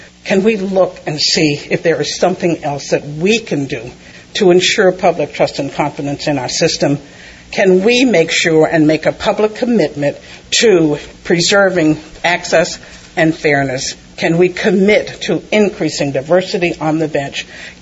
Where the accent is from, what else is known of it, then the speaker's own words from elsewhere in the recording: Mississippi, United States; Now, these things did not happen in my home state of Mississippi.